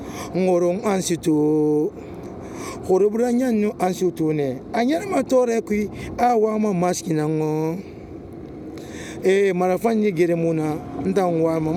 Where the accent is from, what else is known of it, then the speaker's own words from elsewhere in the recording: Guinea; je viens de la Guinée-Conakry. Je vais sentir la langue Soussou. Bah, je suis guinéen, je vais sentir la langue Soussou.